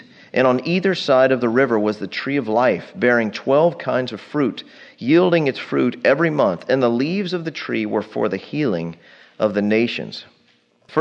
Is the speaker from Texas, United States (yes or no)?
yes; Dallas, Texas, United States; I grew up in Forest Hills at White Rock Lake. We had pin oaks and big old cedar elms.